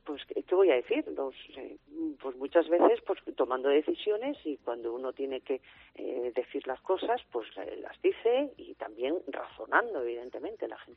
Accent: Avilés, Asturias, Spain; also born or lived in Madrid; Yo soy de Cancienes, mi familia de Cancienes, me crié, nací en Avilés, estudié en el Menéndez Pidal, pues en Oviedo, y ya una vez que ingresé en el Cuerpo Nacional de la Policía Nacional, pues bueno, toda mi carrera es verdad que la hice en Madrid

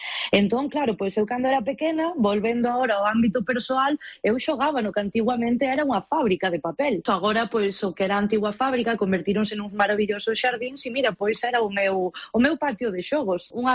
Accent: Galicia, Spain; pasaba un pouquiño a miña infancia no Pazo do Faramello

